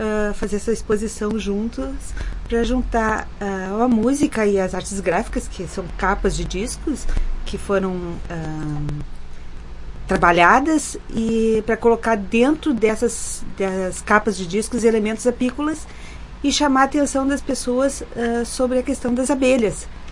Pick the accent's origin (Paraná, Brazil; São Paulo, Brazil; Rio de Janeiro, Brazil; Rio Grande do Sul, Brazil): Rio Grande do Sul, Brazil; Porto Alegre; Eu sou de Porto Alegre